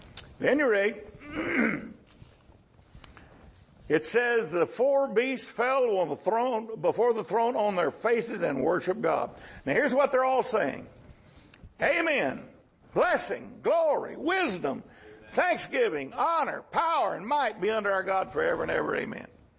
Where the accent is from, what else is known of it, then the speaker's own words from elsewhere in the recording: United States; You know, I'm an American, a free-born American. I never honored a king in my life.